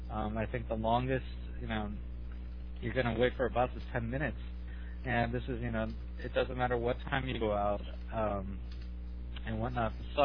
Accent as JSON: {"language": "English", "town": "Los Angeles", "region": "California", "country": "United States", "tie": "born or raised there", "said": "Well, I'm from Los Angeles, and growing up in Los Angeles, you realize that Los Angeles has no public transportation"}